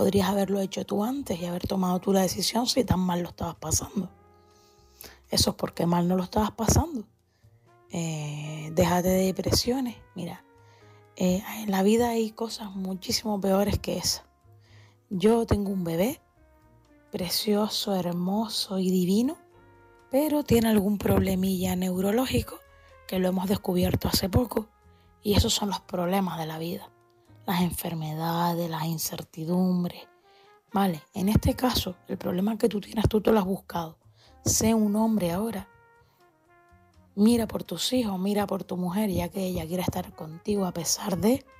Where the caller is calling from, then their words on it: Canary Islands, Spain; de Gran Canaria. Un saludo para todos.